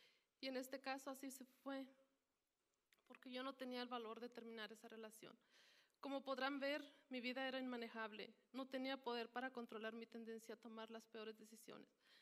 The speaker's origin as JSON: {"language": "Spanish", "region": "Chihuahua", "country": "Mexico", "tie": "born or raised there", "said": "Nací y crecí en la Sierra de Chihuahua. Soy la quinta de 9 hermanos."}